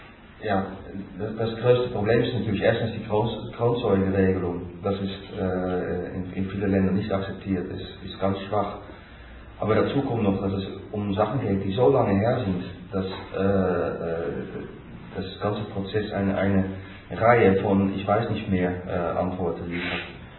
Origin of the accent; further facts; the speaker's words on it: Netherlands; German is a second language; das werde ich nicht auf Deutsch so schön wiederholen können als Holländer.